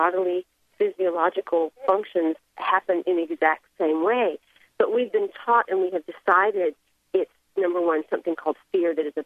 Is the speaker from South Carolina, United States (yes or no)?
yes; South Carolina, United States; When I was a young girl, I grew up in South Carolina, in a very tiny town that had never seen Indian people before, so we were kind of a strange phenomenon.